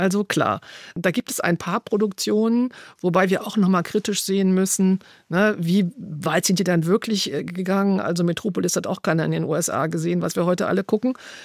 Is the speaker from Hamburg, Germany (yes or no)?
no; Aachen, North Rhine-Westphalia, Germany; now in Cologne, Germany; Gut, ich komme aus Aachen. Ich bin hier auch nicht geboren